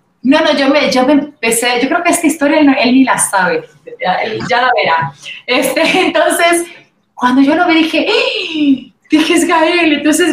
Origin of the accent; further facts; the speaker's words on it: Puerto Rico; accent: Puerto Rican; tener un proyecto en donde esté en Puerto Rico, con mi acento, con acento así boricua